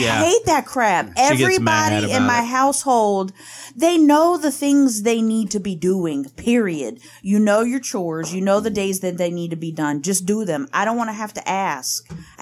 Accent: United States; I'm American.

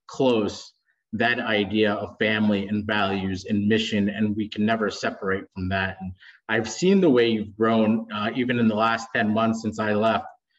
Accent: West Virginia, United States; also born or lived in Bogota, Colombia / Chicago; I was born in Bogota, Colombia. I grew up in a small town in West Virginia. I moved to Chicago and lived there for 10 years.

